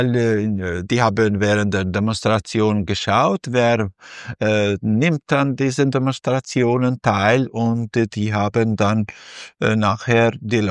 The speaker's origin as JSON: {"language": "German", "region": "South Kosovo", "country": "Kosovo", "tie": "born or raised there", "said": "ich bin im Süden von Kosovo zur Welt gekommen und dann habe ich die Volksschule in meinem Dorf besucht. Später habe ich Mittelschule und dann Universität in Pristina besucht und dort abgeschlossen."}